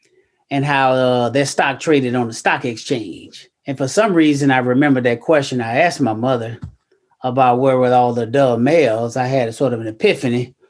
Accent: Memphis, Tennessee, United States; because I grew up in Memphis, Tennessee, and I never saw my pops till I was 26.

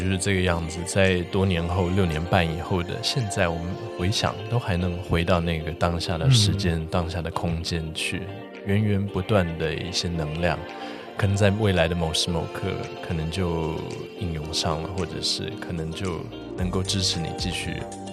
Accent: Taiwan; 我们四位来自台湾的建筑人，

